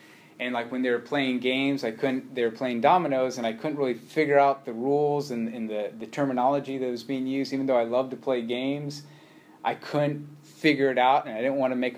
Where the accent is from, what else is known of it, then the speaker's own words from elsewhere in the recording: Midwest, United States; also born or lived in New York; And growing up in the Midwest and graduated high school in upstate New York, there was 5 Asian Americans in my graduating class.